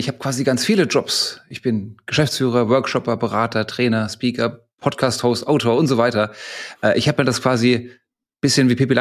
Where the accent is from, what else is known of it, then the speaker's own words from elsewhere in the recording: Frankfurt, Hesse, Germany; Ich bin Frankfurter Bub, geboren und aufgewachsen